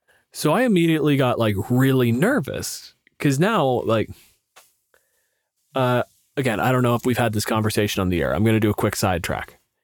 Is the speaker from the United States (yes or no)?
no; Canada; I'm a physicist. I'm from Canada.